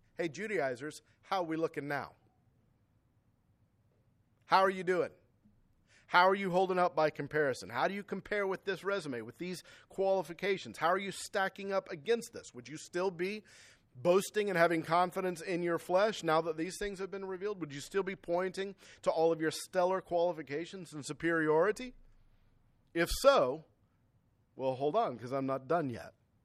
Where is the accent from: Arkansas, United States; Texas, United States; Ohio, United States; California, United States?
Texas, United States; I'm a Baptist. I'm Italian, but really I'm American. And further, I'm Texan.